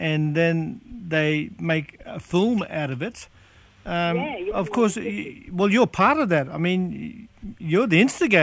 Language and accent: English; Cloncurry, Queensland, Australia; I'm down the road, Cloncurry. That's my mob.